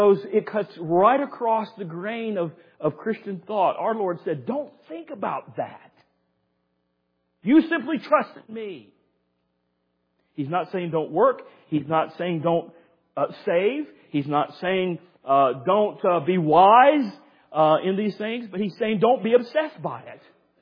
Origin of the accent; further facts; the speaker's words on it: United States; the opportunities that He has afforded me as an American, I thank God for that.